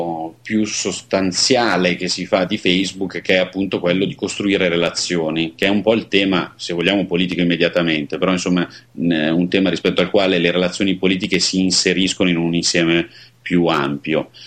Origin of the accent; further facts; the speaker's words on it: Monza, Lombardy, Italy; io sono milanese, monzese, insomma, frequento il nord